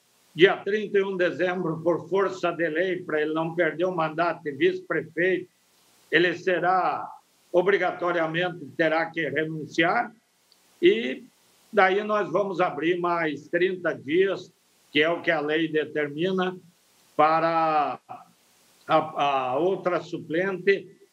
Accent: Canoas, Rio Grande do Sul, Brazil; nós teremos um novo canoense, minha terra natal, na Assembleia Legislativa.

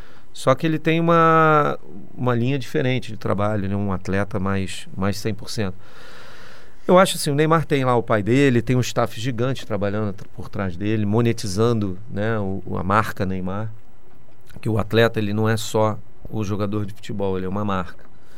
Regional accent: Rio de Janeiro, Brazil; Pô, sou do Rio de Janeiro, eu convivia na época.

